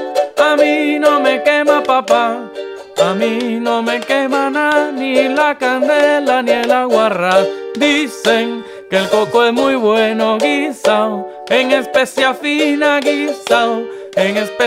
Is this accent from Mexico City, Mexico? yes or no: no; Veracruz, Mexico; Porque tenemos, como jarochos, tenemos esa gran tendencia